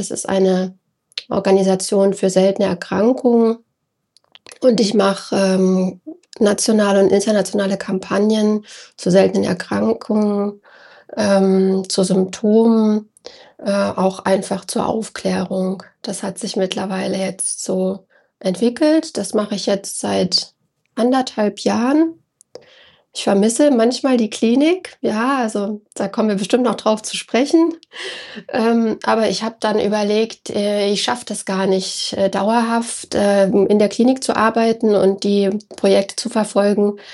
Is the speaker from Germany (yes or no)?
yes; Leipzig, Saxony, Germany; born there; moved away as an adult; now in Berlin, Germany; Komme eigentlich gebürtig aus Leipzig und bin dann nach Berlin gezogen